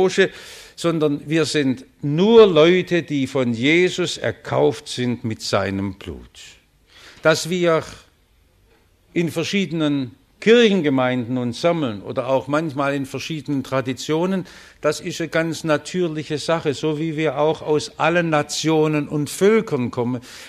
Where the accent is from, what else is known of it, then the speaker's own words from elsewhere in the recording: Stuttgart, Baden-Württemberg, Germany; Ich bin in Stuttgart immer aufgewachsen